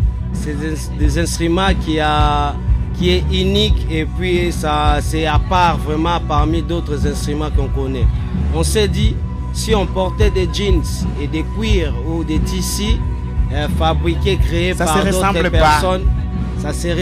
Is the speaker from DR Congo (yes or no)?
yes; Kinshasa, DR Congo; Parce que nous, il y a, chez nous à Kinshasa ou au Congo, en Afrique